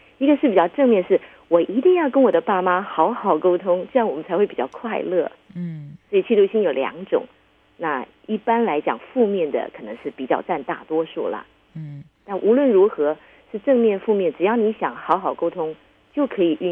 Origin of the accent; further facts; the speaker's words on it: China; 我们中国人真的不习惯把事情说得清楚，说得明白